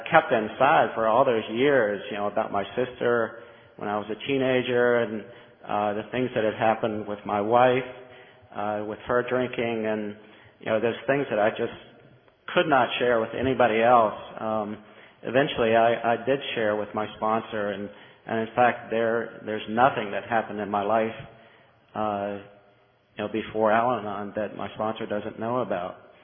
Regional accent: Silver Spring, Maryland, United States; I'm from Silver Spring, Maryland is my home group. I'm from Maryland, and I bring you greetings from Maryland.

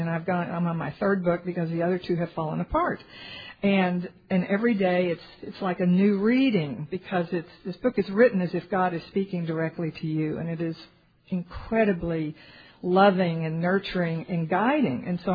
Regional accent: Dallas, Texas, United States; which, by the way, I am from Dallas, and my group is the Dallas North Group

